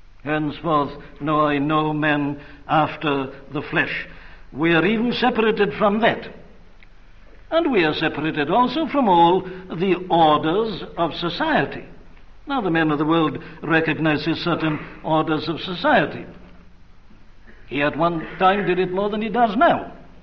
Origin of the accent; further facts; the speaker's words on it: Wales, United Kingdom; Whatever I may feel as a Welshman, I put a Christian brother before a fellow Welshman.